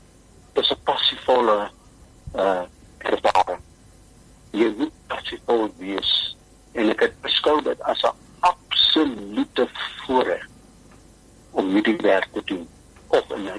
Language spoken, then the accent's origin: Afrikaans; Northern Cape, South Africa; ek is oorspronklik van Noordkaap, maar hier in die laaste in die Weskaap het ek baie rondbeweeg rondgeskyp, ek was eers in die Helderberg